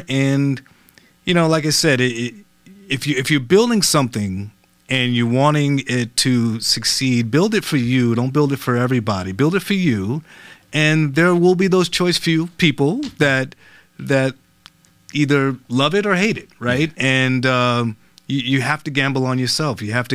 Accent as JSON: {"language": "English", "town": "Los Angeles", "region": "California", "country": "United States", "tie": "born or raised there", "also_born_or_lived": "East Coast", "moved": "as an adult", "lives_now": "New York, United States", "said": "I was born on the East Coast, but I was raised in Los Angeles, believe it or not. And so I moved to New York maybe 10 years ago or so."}